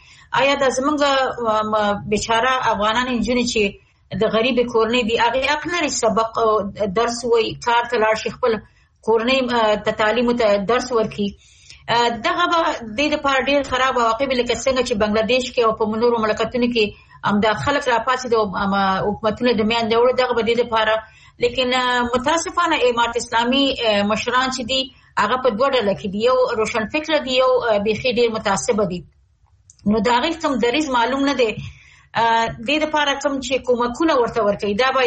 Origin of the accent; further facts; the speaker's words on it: Afghanistan; اول خو الحمدلله موږ خپل افغانان یو اسلامي جامعه لرو